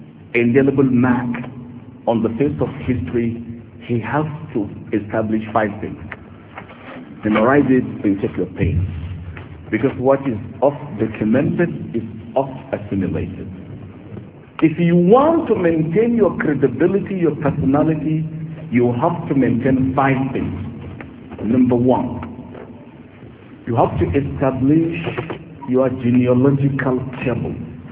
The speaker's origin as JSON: {"language": "English", "country": "Nigeria", "said": "I am Nigerian. And I'm proud of Nigerian language"}